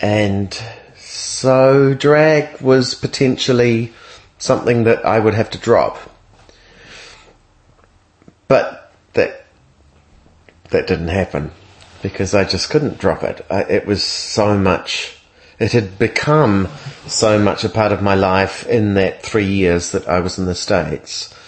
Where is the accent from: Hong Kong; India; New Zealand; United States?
New Zealand; no, I'm from New Zealand. I'm doing a master's in composition. I'm going to be the worst in the class. I'm from the bottom of the world.